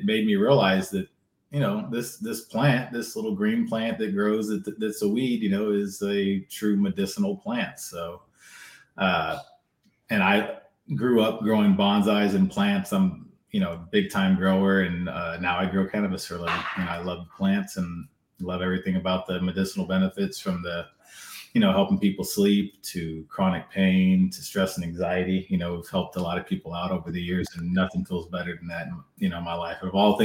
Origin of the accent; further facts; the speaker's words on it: North Macedonia; English is a second language; I come from Macedonia. I was born and raised in Europe.